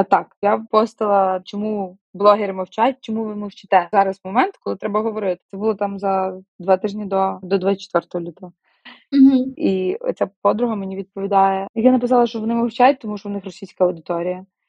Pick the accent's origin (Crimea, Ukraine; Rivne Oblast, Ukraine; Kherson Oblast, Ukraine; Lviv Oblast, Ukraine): Lviv Oblast, Ukraine; Lviv; Я зі Львова, знаєте?